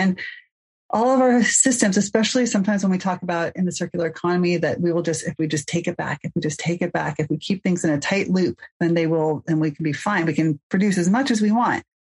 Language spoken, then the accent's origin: English; Mill Valley, California, United States; and I hail from Mill Valley, California.